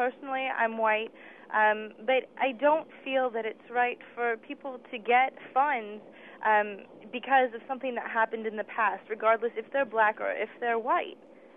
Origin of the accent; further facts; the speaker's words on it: Chicago, Illinois, United States; I'm from Chicago.